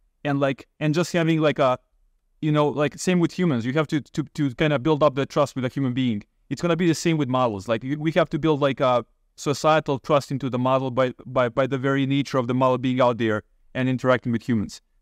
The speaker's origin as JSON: {"language": "English", "country": "Serbia", "said": "So that's where I'm from. I'm from Serbia originally, and I'm currently in Belgrade. Actually, that's the capital of Serbia."}